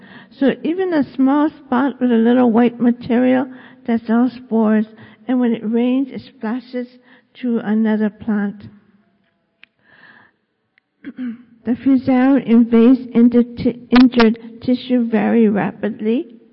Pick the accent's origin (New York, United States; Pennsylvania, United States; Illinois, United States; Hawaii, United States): Hawaii, United States; Kona; I'm from Kona. I grew up in a coffee plantation.